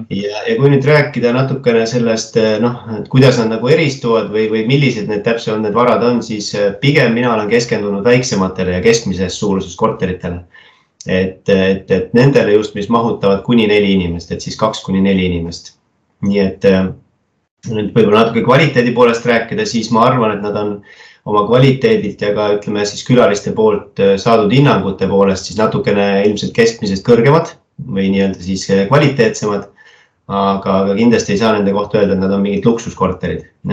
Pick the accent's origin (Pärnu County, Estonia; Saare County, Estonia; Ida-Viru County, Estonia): Pärnu County, Estonia; Pärnu; ja sündinud kasvanud Pärnus, nii et siuke põline pärnakas ja Pärnu patrioot.